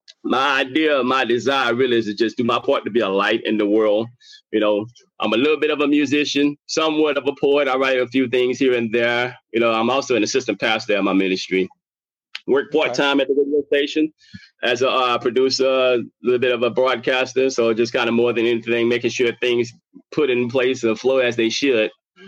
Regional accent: Houston, Texas, United States; I'm actually from Houston, Texas. I'm currently living a stone's throw northwest of Houston, which is Cypress, Texas. Grew up in the northeast area, grew up in the inner city.

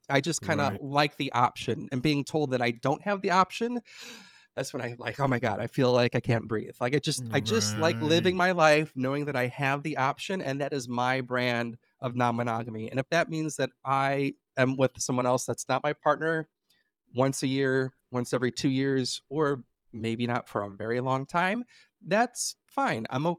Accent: Chicago, Illinois, United States; And even I'm from Chicago, and Chicago at the time was not as accepting.

